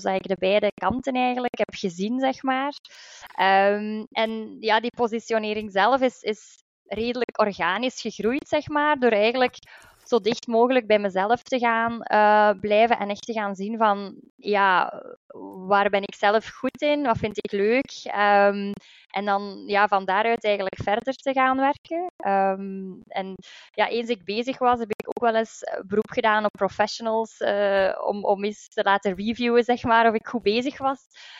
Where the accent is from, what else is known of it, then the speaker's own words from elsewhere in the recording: Belgium; Ja, ik ben een advocaat uit België.